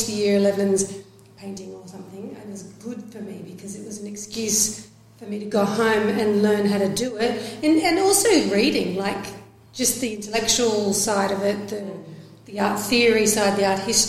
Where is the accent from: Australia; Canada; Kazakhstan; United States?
Australia; Brisbane, Queensland; And so I grew up in Brisbane